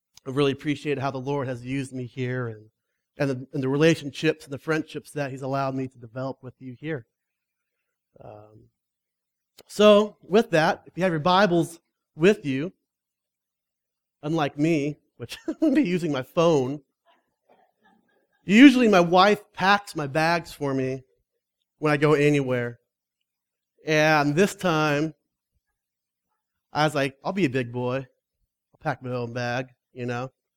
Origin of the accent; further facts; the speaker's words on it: Phoenix, Arizona, United States; now in Prescott, United States; actually born and raised in Phoenix